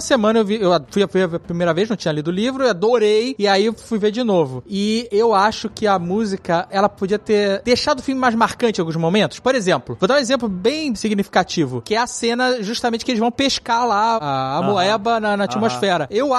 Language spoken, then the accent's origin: Portuguese; Brazil; Nós somos brasileiros